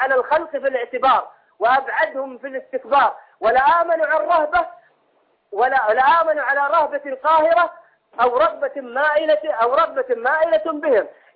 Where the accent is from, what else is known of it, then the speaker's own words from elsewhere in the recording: Saudi Arabia; انا من السعوديه